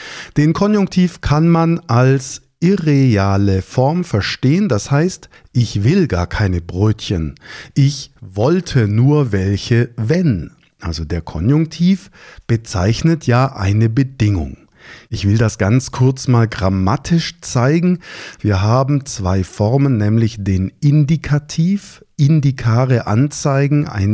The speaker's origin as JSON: {"language": "German", "town": "Schwäbisch Hall", "region": "Baden-Württemberg", "country": "Germany", "tie": "born or raised there", "said": "Ursprünglich komme ich ja aus dem Schwabenland, ich weiß nicht, ob Sie das wissen, aber gebürtig bin ich in Schwäbisch Hall."}